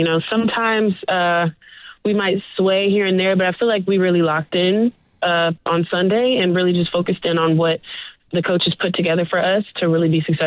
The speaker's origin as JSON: {"language": "English", "region": "Georgia", "country": "United States", "said": "Since you guys know, I am from Georgia, and this is a lot closer than Wake Forest was."}